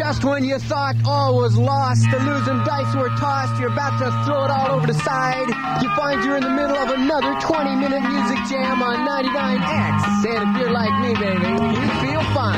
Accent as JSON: {"language": "English", "region": "California", "country": "United States", "said": "I'm from California. Don't blame me."}